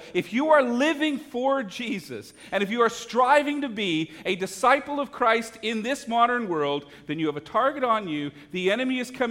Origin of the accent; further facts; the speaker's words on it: Canada; When I was learning to walk, as a Canadian, I was learning to skate.